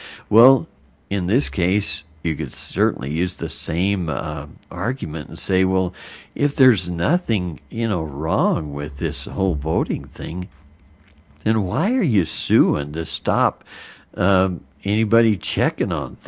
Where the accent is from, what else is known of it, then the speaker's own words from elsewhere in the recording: Arizona, United States; which, you know, I'm from Arizona.